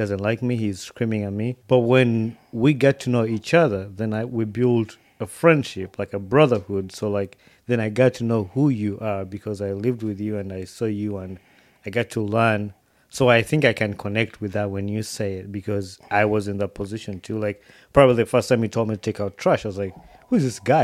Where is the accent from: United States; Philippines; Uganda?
Uganda; And I guess when people think about me, I'm from Uganda, they think about that.